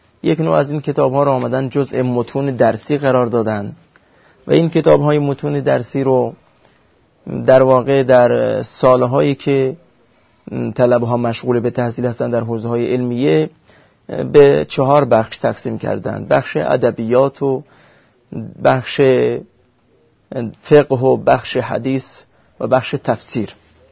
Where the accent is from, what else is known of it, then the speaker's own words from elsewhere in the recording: Nikshahr, Sistan and Baluchestan, Iran; بنده اهل سیستان و بلوچستان از منطقه نیکشهر هستم و در سال 1357 در خانواده سنی حنفی به دنیا آمدم